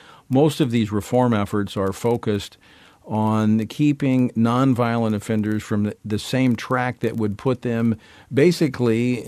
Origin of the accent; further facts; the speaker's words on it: Louisiana, United States; one sheriff in my home state of Louisiana